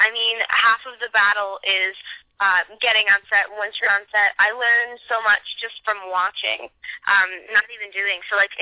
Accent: Michigan, United States; I'm from Michigan.

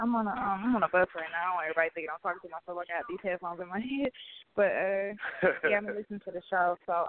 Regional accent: Detroit, Michigan, United States; Like I said, I'm from Detroit, Michigan.

